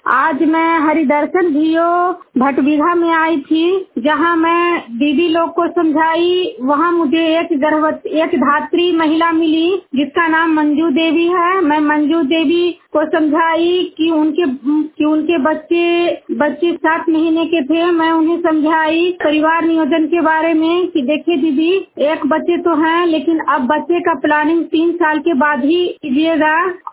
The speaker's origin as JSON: {"language": "Hindi", "region": "Bihar", "country": "India", "said": "मैं नालंदा जिला हिंसा प्रखंड के जुनियार गांव की निवासी हूं।"}